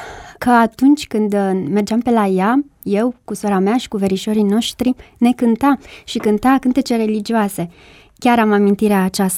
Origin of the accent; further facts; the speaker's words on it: Frâncești, Vâlcea County, Romania; M-am născut în Frâncești. Părinții mei locuiesc acolo, dar liceul l-am făcut la Râmnicu Vâlcea.